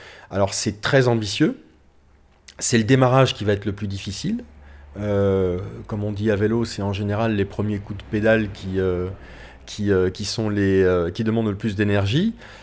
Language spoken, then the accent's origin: French; Centre-Val de Loire, France; now in Périgueux, France; je préfère certaines côtes du Périgord au vent que j'avais quand j'étais gamin dans la Beauce.